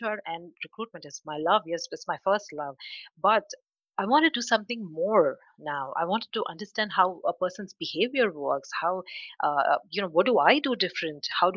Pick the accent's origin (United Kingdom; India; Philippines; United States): India; now in United Arab Emirates; I'm based in UAE and, I wanted to learn from India because I come from India.